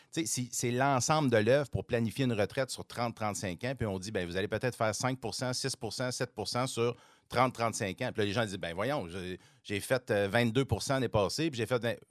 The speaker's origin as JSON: {"language": "French", "town": "Montreal", "region": "Quebec", "country": "Canada", "tie": "born there", "said": "ça paraît que je suis né à Montréal."}